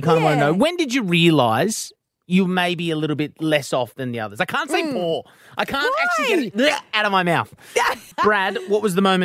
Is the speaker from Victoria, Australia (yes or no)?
yes; Victoria, Australia; I grew up in Victoria, the paper there.